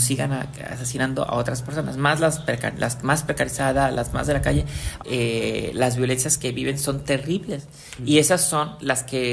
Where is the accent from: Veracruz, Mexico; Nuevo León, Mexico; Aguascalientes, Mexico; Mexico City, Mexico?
Veracruz, Mexico; born there; tuve que rectificarme en Ciudad de México a pesar de que nací en Veracruz